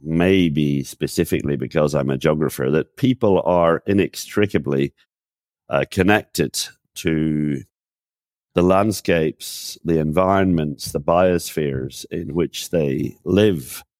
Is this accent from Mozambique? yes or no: no; Ireland; born there; I was born here in Ireland and I live here in Ireland